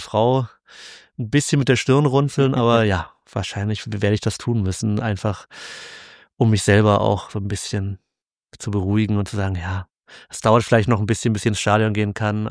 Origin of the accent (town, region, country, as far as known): Berlin, Germany